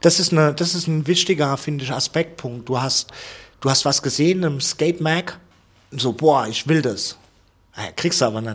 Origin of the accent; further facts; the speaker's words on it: Lampertheim, Hesse, Germany; ich komme ja ursprünglich aus Lambertheim, das ist ein Vorort von Mannheim